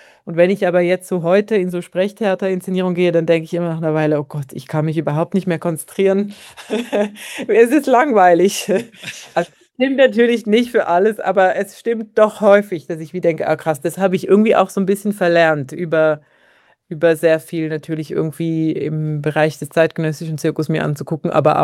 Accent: Switzerland; als Schweizerin

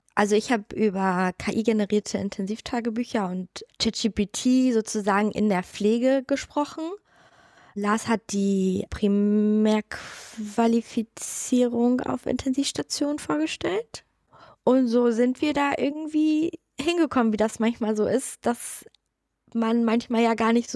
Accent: Lübeck, Schleswig-Holstein, Germany; ich komme aus Lübeck, also ganz im Norden der Ostsee.

